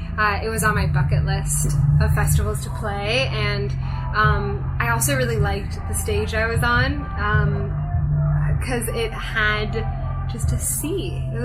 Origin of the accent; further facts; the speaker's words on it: Japan; also born or lived in London, United Kingdom / Hong Kong; now in Los Angeles, United States; So I was born in London, okay. But I grew up in Japan and Hong Kong.